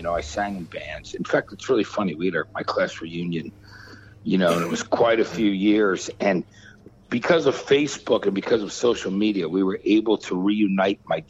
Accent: East Brunswick, New Jersey, United States; Yeah, I grew up in East Brunswick, you know, in Central Jersey there.

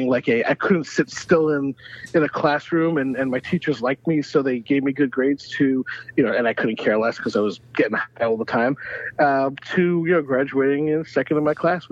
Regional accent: Brooklyn, New York, United States; And then growing up in Brooklyn, the first restaurant I worked at was a place called Jan's Ice Cream Shop.

